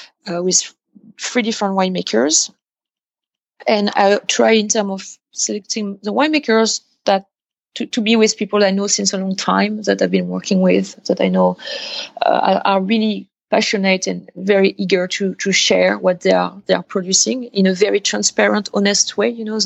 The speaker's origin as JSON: {"language": "English", "town": "Angers", "region": "Pays de la Loire", "country": "France", "tie": "born or raised there", "said": "We'll stay in Angers, which is my hometown."}